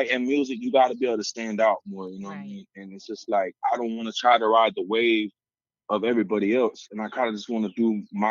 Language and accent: English; Florida, United States; I'm from Full On Beach, Florida.